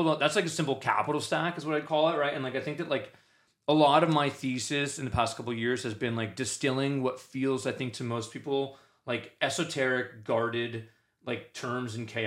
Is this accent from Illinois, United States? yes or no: no; New York City, New York, United States; I didn't grow up, you know, I grew up in New York City, right? But like, I didn't grow up obscenely wealthy.